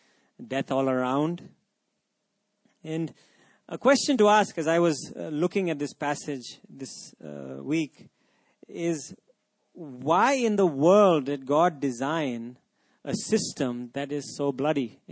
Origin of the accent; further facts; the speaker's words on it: Pune, Maharashtra, India; Growing up in Pune, it is the husband's job to go and get the meat, right?